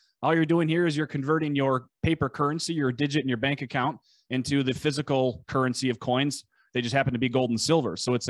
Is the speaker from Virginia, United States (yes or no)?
no; Minnesota, United States; accent: Scandinavian; if you can hear my lovely Scandinavian accent, we're we're in Buffalo, Minnesota.